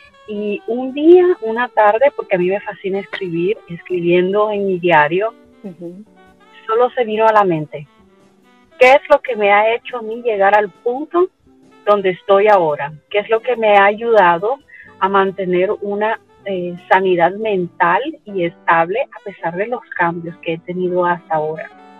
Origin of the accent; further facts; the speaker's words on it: Nicaragua; moved away as an adult; now in United States; nos casamos en mi país de origen, en Nicaragua.